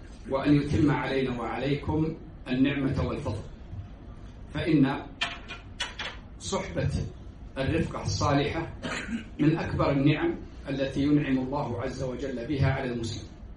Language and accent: Arabic; Kuwait; ويحفظ بلادنا الكويت من كل مكروه.